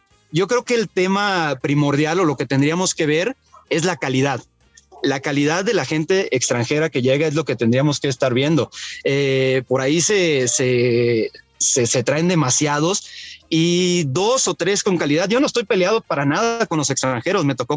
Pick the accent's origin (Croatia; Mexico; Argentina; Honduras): Mexico; somos los jugadores mexicanos con más títulos en el club